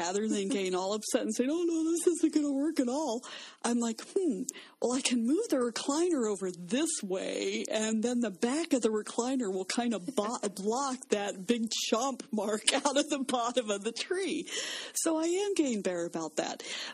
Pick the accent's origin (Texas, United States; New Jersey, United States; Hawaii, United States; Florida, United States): Florida, United States; I grew up in Florida where they didn't have real trees. They had scrub pines.